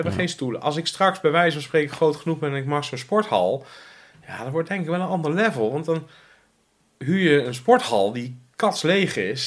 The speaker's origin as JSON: {"language": "Dutch", "country": "Netherlands", "said": "We zijn wel Nederlanders, die bon van 5 euro moet dan ook op."}